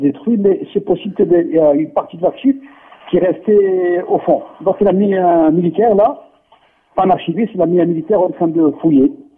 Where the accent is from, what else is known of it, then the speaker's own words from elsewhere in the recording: Oran Province, Algeria; Moi-même, je suis de Oranie, donc je vais souvent là-bas.